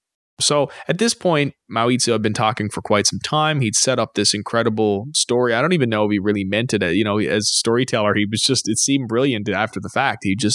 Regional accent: Newfoundland and Labrador, Canada; I'm from Newfoundland, a small island on the East Coast

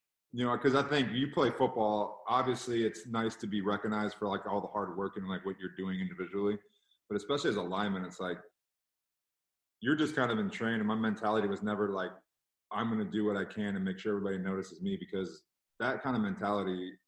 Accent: Michigan, United States; I'm from Michigan, of course I know.

